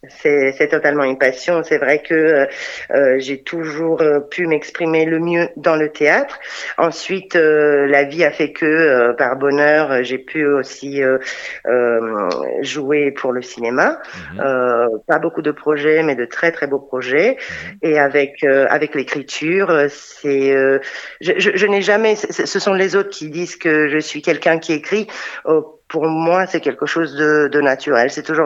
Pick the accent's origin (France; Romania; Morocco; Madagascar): Romania; French is a second language; Tout à fait latin parce que je suis roumaine. Je suis roumaine.